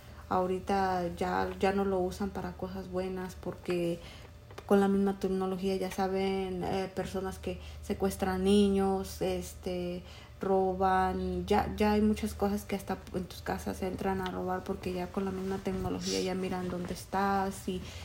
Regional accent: Mexico; now in United States; de donde yo soy, mis platillos favoritos, pues tengo muchos. Hay pozole, mole, tamales, hay muchas cosas que me gustan de México

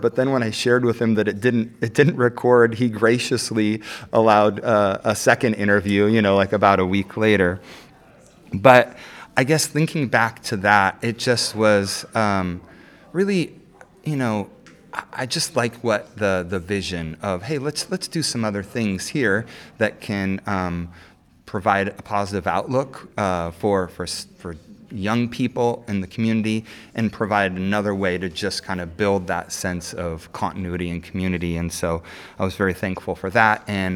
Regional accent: Parkland, Washington, United States; So I grew up in Parkland

